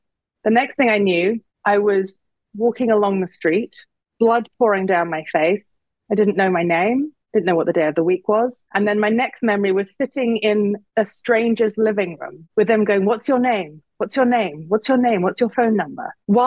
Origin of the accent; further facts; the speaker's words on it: London, United Kingdom; now in United States; So I'm a Londoner. I live in the US, lived in the US for 21, nearly 22 years. It'll be 22 years in March.